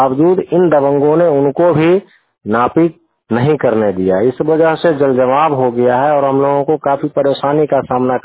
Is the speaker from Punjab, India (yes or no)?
no; Kursaha, Bihar, India; मैं ग्राम पोस्ट कुर्साहा थाना मोहद्दी नगर जिला समस्तीपुर का निवासी हूँ।